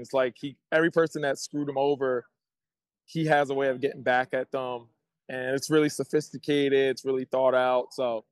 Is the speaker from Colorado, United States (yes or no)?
no; New York City, New York, United States; I'm from New York originally, you know, I'm from the Bronx. So New Yorkers tend to be hustlers.